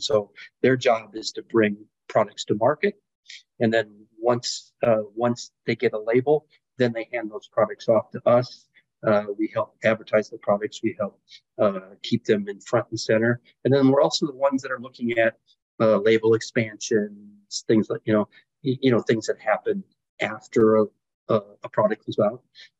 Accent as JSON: {"language": "English", "town": "Dyersville", "region": "Iowa", "country": "United States", "tie": "born or raised there", "said": "So I grew up in Dyersville, Iowa, far eastern Iowa, and had been playing golf."}